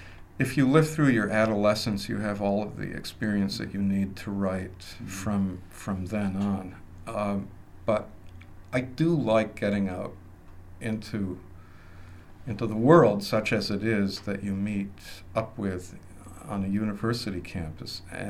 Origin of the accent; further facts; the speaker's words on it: Minnesota, United States; It's a wonderful area for writers. I'm from Minnesota, and there are plaques for Sinclair Lewis, F. Scott Fitzgerald, Robert Bly was around when I grew up